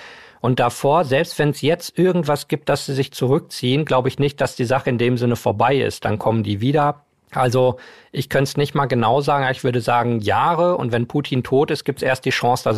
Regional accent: Berlin, Germany; als Berliner

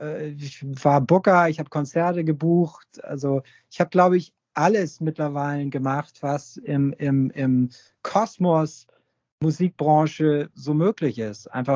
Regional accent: Hamburg, Germany; ich bin ja sozusagen am Großneumarkt groß geworden, wenn man so will. Und das ist im Portugiesenviertel.

